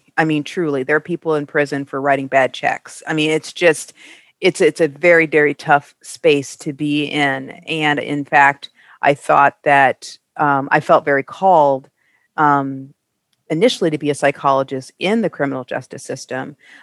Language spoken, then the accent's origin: English; Midwest, United States; I did not grow up in the South. I am a Midwesterner, so some of my terminologies will sound very farm country land.